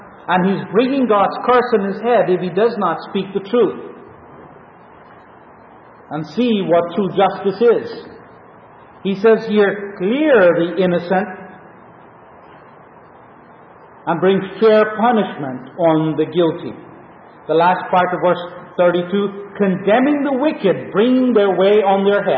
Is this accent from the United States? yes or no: no; Canada; as our Canadian government does